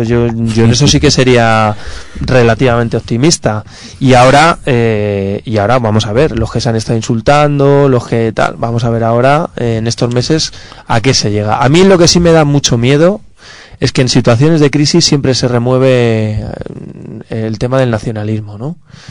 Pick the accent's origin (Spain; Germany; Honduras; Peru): Spain; Madrid, Community of Madrid; No te sientes español como yo, por ejemplo, que soy de Madrid